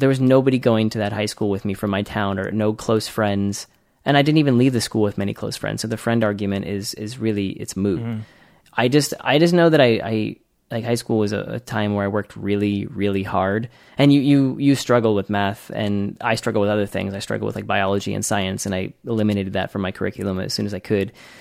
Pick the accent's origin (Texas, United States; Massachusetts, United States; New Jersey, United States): Massachusetts, United States; Malden; I grew up in the North Shore of Boston. I guess Malden.